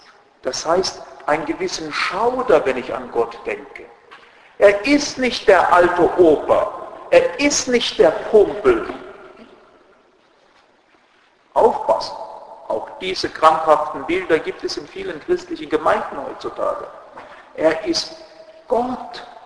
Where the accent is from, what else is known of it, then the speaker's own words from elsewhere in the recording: Southern Germany, Germany; now in Vienna, Austria; Ich bin aus dem Süden Deutschlands.